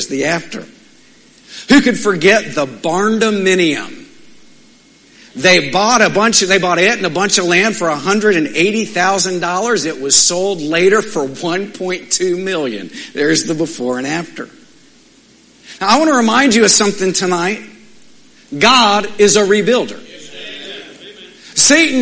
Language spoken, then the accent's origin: English; Midland, Texas, United States; Now, I'm from Midland, okay?